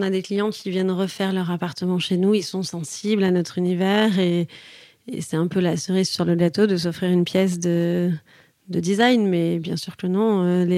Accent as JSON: {"language": "French", "town": "Toulouse", "region": "Occitanie", "country": "France", "said": "Toulouse, moi, je suis toulousaine, donc c'était un peu naturel pour moi."}